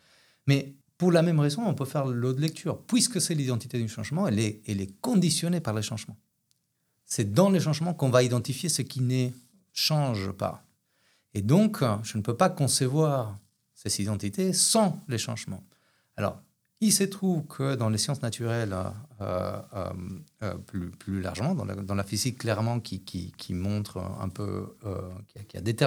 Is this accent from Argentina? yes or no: yes; Argentina; accent: Argentine; first language Spanish; French is a second language; là j'ai un accent en français qui vient de probablement de mon espagnol, qui lui-même est un peu italianisé parce que les Argentins, l'accent argentin est très italien. Et puis, mais aussi par le fait que je parle en ce moment beaucoup anglais